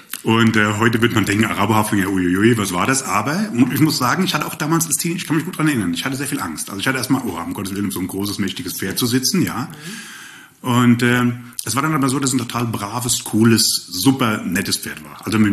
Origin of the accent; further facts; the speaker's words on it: Hesse, Germany; moved away; Und aber ursprünglich komme ich aus dem Rhein-Main-Gebiet, also ich bin Hesse und seit knapp 30 Jahren bei den Schwaben